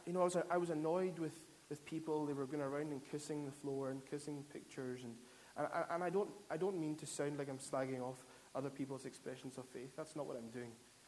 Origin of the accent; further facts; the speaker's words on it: Scotland, United Kingdom; I'm from the Isle of Lewis